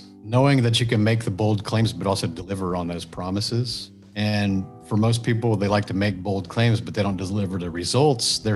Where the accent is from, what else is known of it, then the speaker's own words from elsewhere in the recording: Texas, United States; I grew up, I would say, lower middle class as a suburb of Houston. Small town when I was there, it was probably about 15,000 total people.